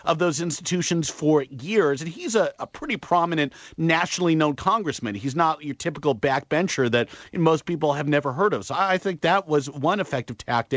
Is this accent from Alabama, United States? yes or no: no; California, United States; I know I'm from Southern California.